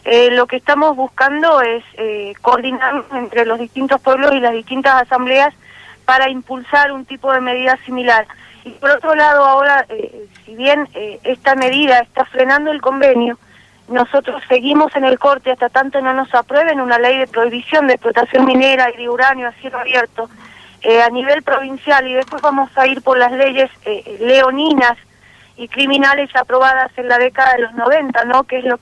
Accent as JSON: {"language": "Spanish", "country": "Argentina", "said": "acá en Alto Carrizal, no nos queda otra. Unirnos como pueblo argentino"}